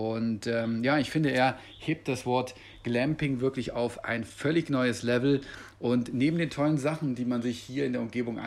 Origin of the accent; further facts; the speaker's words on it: Munich, Bavaria, Germany; in meiner Heimatstadt in München